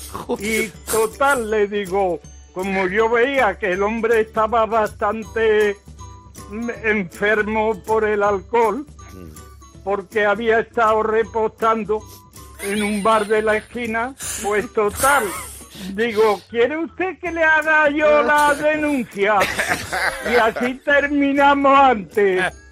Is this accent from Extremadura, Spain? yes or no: no; Seville, Andalusia, Spain; also born or lived in Igualada / Vilanova del Camí; now in Zaragoza, Spain; Soy de Sevilla, aunque vivo ahora en Zaragoza.